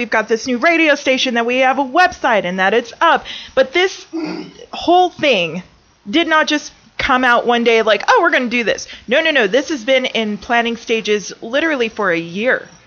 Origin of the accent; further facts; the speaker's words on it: Albuquerque, New Mexico, United States; Okay, so I grew up for about 15 years in Albuquerque